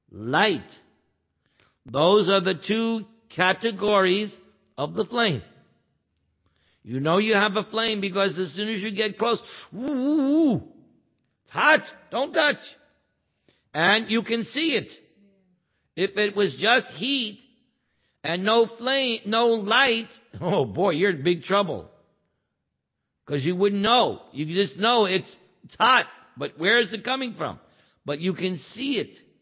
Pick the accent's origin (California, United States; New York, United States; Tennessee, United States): New York, United States; born there; But you were born in India, I was born in New York. That makes us different.